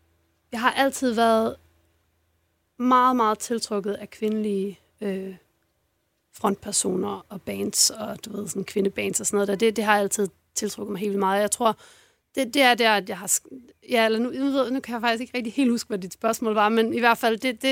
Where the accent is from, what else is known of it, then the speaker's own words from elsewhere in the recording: Ubberud, Region of Southern Denmark, Denmark; Jeg er fra Fyn. Fra en forstad til Odense.